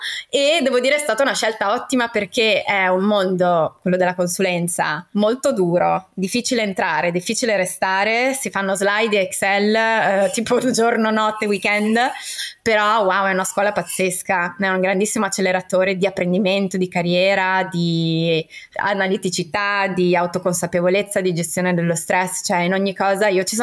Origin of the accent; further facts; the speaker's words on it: Trentino-Alto Adige, Italy; Allora, sì, io sono trentina, nata in mezzo alle montagne.